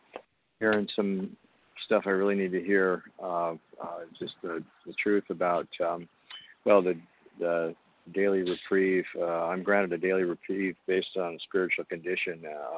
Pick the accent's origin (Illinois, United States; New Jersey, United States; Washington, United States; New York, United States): Washington, United States; from Washington State, compulsive eater